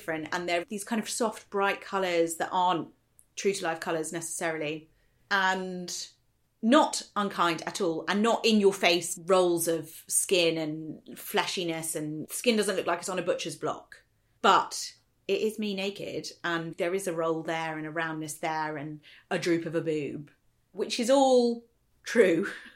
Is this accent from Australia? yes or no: yes; Australia; born there; We do not have rigid traditions because I was born in Australia.